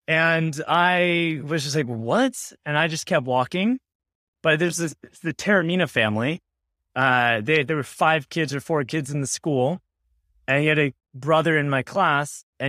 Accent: California, United States; I'm from Southern California. I was obsessed with computers as a kid. I built my first computer when I was 7. Just absolutely grew up on the internet.

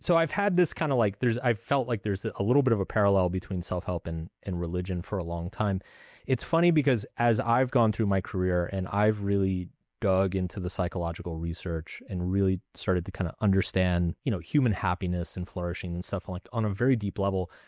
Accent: Texas, United States; So I grew up very religious, and I grew up in the Bible Belt in Texas.

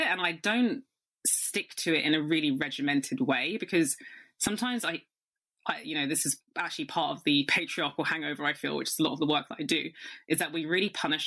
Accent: United Kingdom; accent: British; I know. I'm actually really aware of my accent right now. I'm like, okay, sorry, really British.

